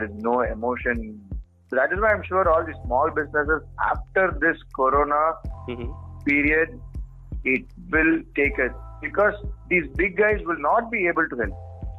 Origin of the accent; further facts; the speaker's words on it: Tamil Nadu, India; we are from Tamil Nadu, right?